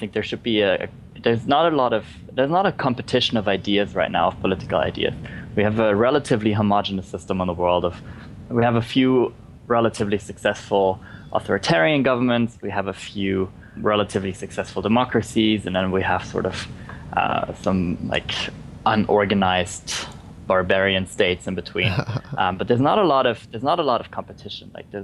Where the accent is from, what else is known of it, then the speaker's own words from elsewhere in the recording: Germany; I was raised in Germany, and my friends in Germany